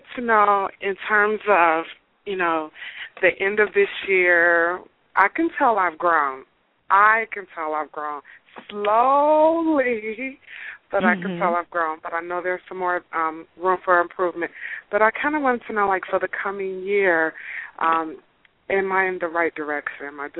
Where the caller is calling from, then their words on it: Tampa, Florida, United States; I'm calling from Tampa.